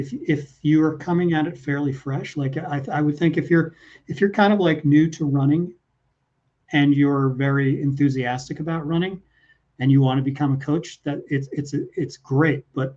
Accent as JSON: {"language": "English", "town": "Peekskill", "region": "New York", "country": "United States", "tie": "born or raised there", "said": "because I lived in upstate till I was 12 years old. I was born in New York City and then lived in Peekskill for."}